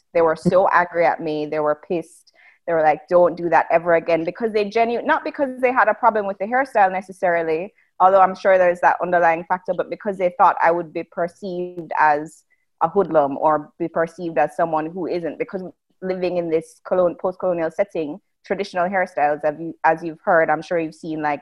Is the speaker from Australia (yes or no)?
no; Jamaica; I grew up in Jamaica, and I guess the post-colonial kind of setting influences, and then also the fact that my mom was not black, like my dad's black, but my mom's Asian.